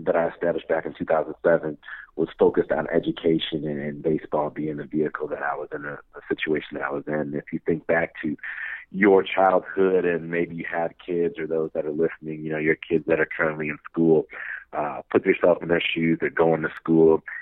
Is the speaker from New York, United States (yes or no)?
no; Chicago, Illinois, United States; here in Chicago, my hometown, where I come to every offseason